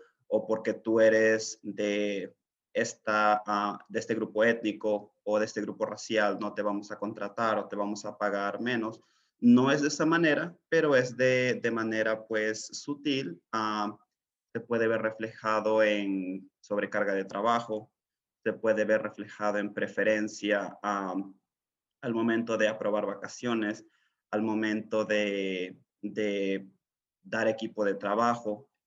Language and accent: Spanish; Mexico; also born or lived in Northfield; now in Minneapolis, United States; Yo viví en Northfield en 2018, yo me mudé de México en 2018 y llegué a vivir a Northfield, pero bueno, la ciudad me llamó y ahora vivo en Minneapolis desde hace aproximadamente año y medio.